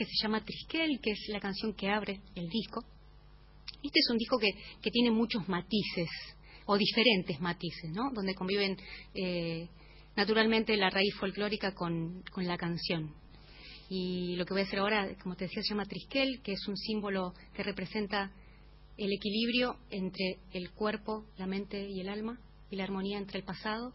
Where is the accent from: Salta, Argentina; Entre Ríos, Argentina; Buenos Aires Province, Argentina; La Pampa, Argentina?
Buenos Aires Province, Argentina; Haedo; Yo soy de Aedo, del oeste, sí. Buenos Aires.